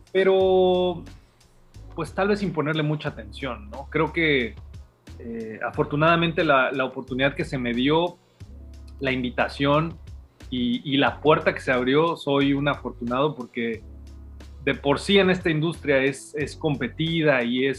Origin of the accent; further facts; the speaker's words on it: Mexico; es radicalmente opuesta en muchos sentidos a lo que somos como mexicanos.